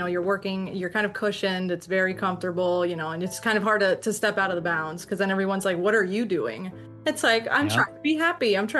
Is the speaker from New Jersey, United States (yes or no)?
yes; New Jersey, United States; And I'm originally from New Jersey.